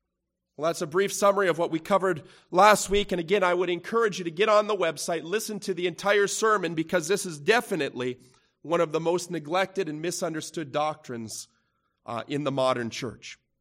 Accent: Canada; As Canadian Christians, we ought to pray and to work towards a society and a nation

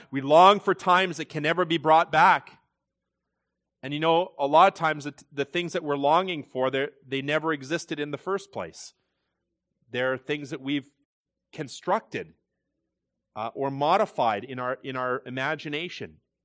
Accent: Canada; born there; I'm glad that God ordained that I was born in Canada

